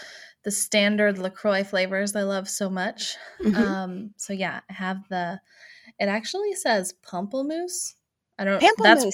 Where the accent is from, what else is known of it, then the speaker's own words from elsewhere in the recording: the South, United States; Yeah, I'm from the South, but like the city in the South